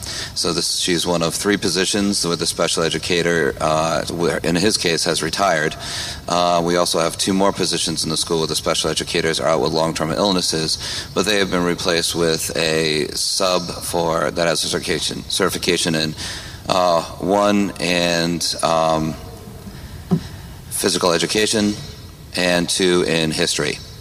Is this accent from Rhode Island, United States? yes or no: yes; Warwick, Rhode Island, United States; I am a lifelong resident of Warwick.